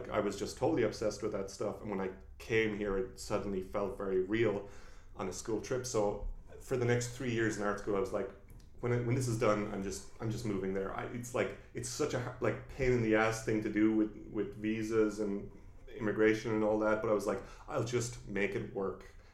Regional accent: Ireland; Yeah, I mean, I love Ireland and all that, but I went to art school in my hometown after high school.

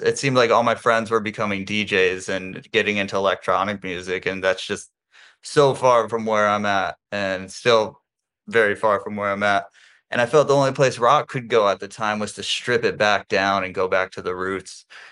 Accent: Toledo, Ohio, United States; moved away as an adult; I'm from Toledo, Ohio.

